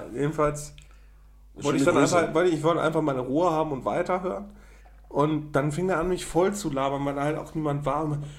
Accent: North Rhine-Westphalia, Germany; Also Münsterland. Das ist also die Ecke, wo ich groß geworden bin.

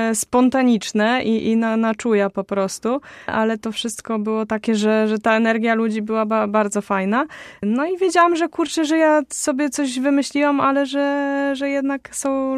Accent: Białystok, Podlaskie Voivodeship, Poland; No na pewno u siebie w Białymstoku zawsze lubię występować, bo jakoś tak...

